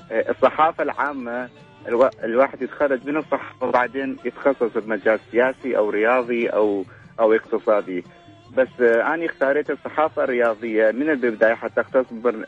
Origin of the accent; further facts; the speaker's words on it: Kirkuk, Kirkuk Governorate, Iraq; also born or lived in Baghdad; now in Austria; أنا من أهل كركوك، بس كنت طالب جامعي ببغداد، عشت حوالي 7-8 سنوات ببغداد